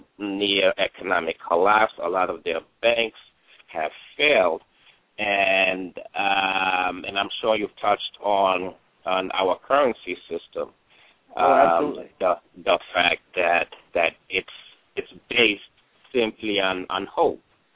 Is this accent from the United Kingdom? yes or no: no; Haiti; Yeah, I'm from Haiti